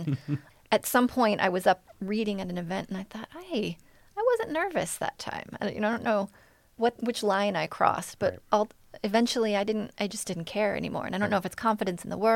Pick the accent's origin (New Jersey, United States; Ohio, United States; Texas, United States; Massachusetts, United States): Ohio, United States; So I'm not the Meat Man from Nebraska. I am the poet from Ohio.